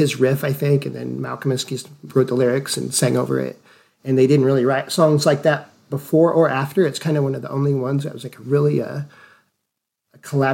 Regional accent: Vermont, Illinois, United States; I'm from Vermont, Illinois, Vermont IL, population 801.

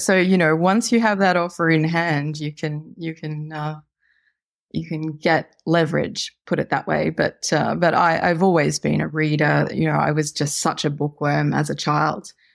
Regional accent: Australia; And I feel that being Australian gives me this sort of unique position that I can translate for the Americans the British sensibility.

